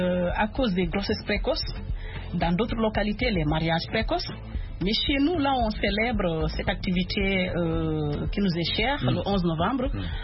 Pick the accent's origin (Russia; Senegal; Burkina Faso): Senegal; Sénégalais voilà, qu'on a laissé chez nous au Sénégal avant de venir ici.